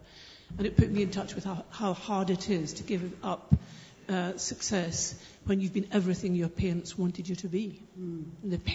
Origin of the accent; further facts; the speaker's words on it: Scotland, United Kingdom; born there; now in London, United Kingdom; I work in London, although I'm Scottish by birth, and that's significant.